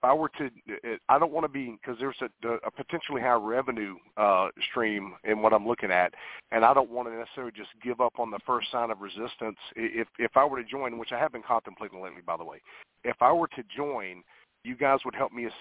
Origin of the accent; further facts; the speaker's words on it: Florida, United States; I'm from Florida also.